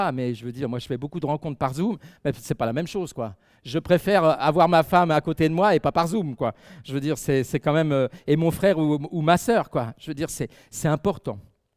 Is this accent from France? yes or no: yes; Île-de-France, France; moi je suis français, on l'entend bien, je ne suis pas suisse, ni même pas vaudois, mais je suis français de la région de Paris, de la banlieue parisienne